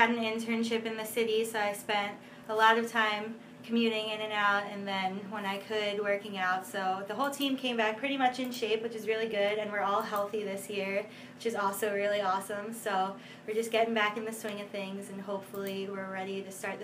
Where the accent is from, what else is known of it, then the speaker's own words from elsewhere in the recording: Philadelphia, Pennsylvania, United States; And it was fortunate that I'm from the Philadelphia area because there are a lot of really great schools in this area.